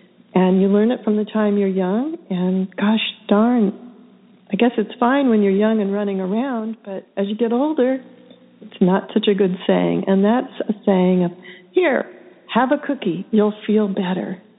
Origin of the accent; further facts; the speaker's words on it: Pacific Northwest, United States; I come from the Pacific Northwest where we call them filberts.